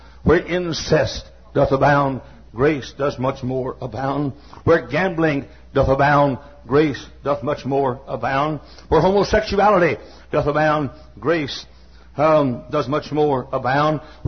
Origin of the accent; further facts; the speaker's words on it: Texas, United States; I grew up in Texas where almost everybody had a 70-foot lot, 70 by 120 lot.